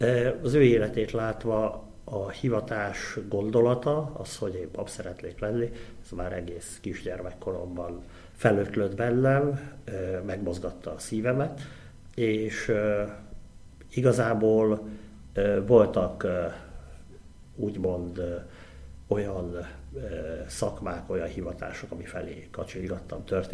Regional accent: Szombathely, Vas, Hungary; born there; 1973-ban születtem Szombathelyen.

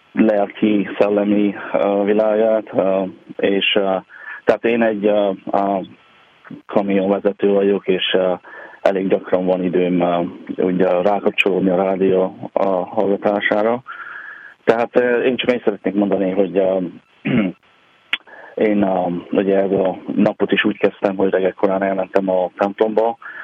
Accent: Odorheiu Secuiesc, Harghita, Romania; now in United States; Erdélyből, Székelyudvarhelyről, igen.

